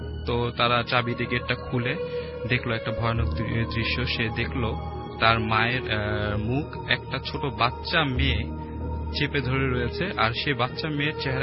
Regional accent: Mirpur, Dhaka Division, Bangladesh; মিরপুর থেকে এসেছি।

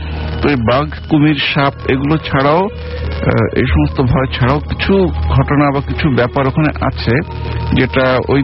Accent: Khulna, Khulna Division, Bangladesh; now in Dhaka, Bangladesh; আমি খুলনার ছেলে, এখন যদিও পেশাগত কারণে ঢাকায় থাকতে হয়

